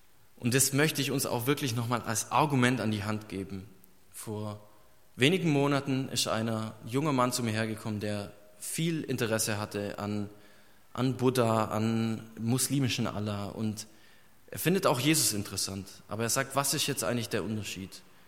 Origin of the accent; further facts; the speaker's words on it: Bavaria, Germany; Ich komme ja aus Bayern.